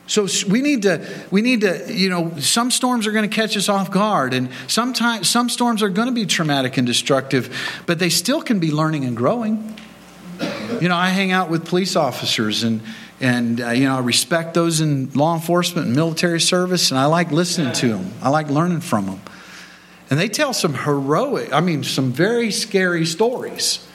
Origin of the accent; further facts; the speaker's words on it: Florida, United States; I grew up in Florida, I mentioned that.